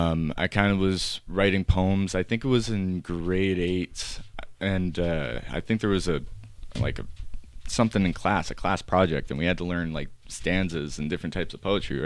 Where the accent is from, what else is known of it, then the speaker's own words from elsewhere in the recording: Edmonton, Alberta, Canada; Like, I was born in the Grey Nuns Hospital in Millwoods. I lived in Northside, like, Montrose area, Belvedere area. Went from there to St. Albert for time being.